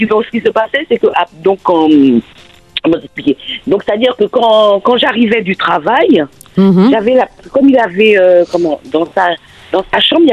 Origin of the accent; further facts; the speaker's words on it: French Antilles, France; chez nous, aux Antilles, on sait quand on va mourir.